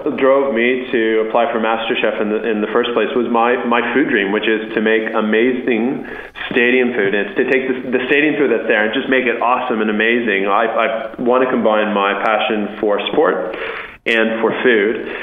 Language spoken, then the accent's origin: English; Canada; born there; in my defense, you know, I'm obviously Canadian born.